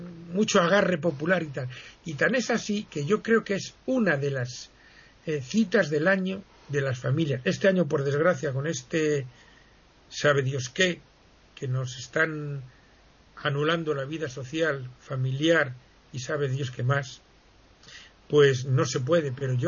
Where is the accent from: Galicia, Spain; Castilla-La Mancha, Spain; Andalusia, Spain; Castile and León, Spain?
Castile and León, Spain; Segovia; cuando era crío, que por cierto, en Segovia no podíamos entrar los niños al cementerio ese día.